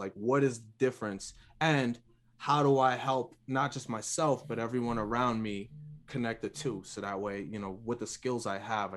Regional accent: New York, United States; All right. So I'm originally from New York.

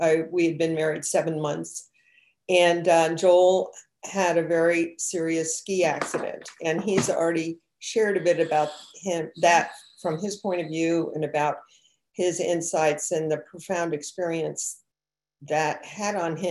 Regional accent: Washington, District of Columbia, United States; also born or lived in overseas; I grew up in Washington, D.C., and most of my life were overseas.

